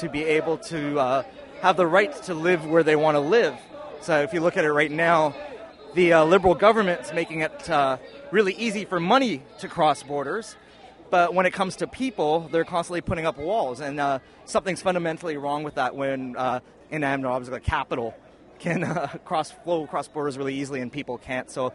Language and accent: English; Toronto, Ontario, Canada; I come from Toronto.